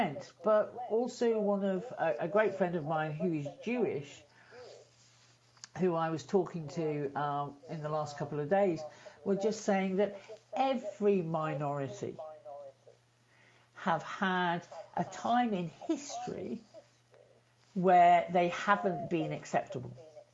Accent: Liverpool, North West England, United Kingdom; And I was brought up in Liverpool, which was a port.

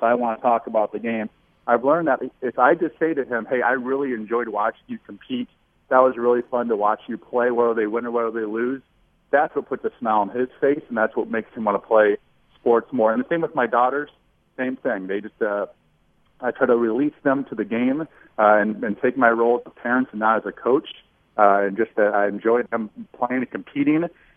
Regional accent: Iowa, United States; now in Omaha, United States; I live in Omaha, Nebraska. I grew up in the Midwest, grew up in Iowa, just the state next door, and sort of ended up in Omaha.

